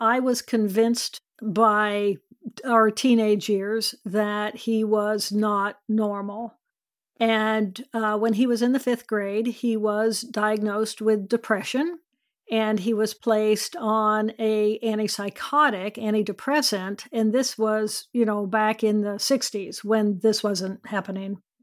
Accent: Indiana, United States; I grew up in Indiana. We had friends at the Indianapolis 500.

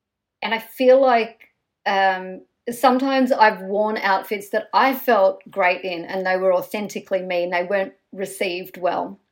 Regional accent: Australia; we grew up in Australia with Dolly magazine

